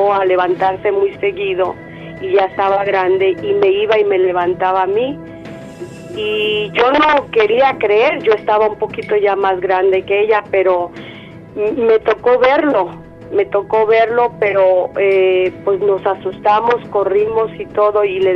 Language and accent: Spanish; León, Guanajuato, Mexico; now in United States; porque eso fue en León, Guanajuato, somos de León, Guanajuato. Cuando nos venimos para acá, para Estados Unidos